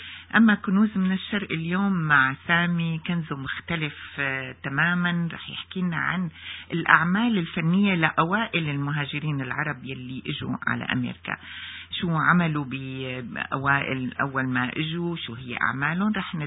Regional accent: Syria; now in Canada; بين بلدنا سوريا وكندا

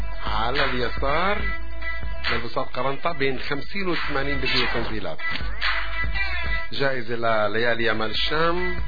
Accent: Algeria; انا جزائري

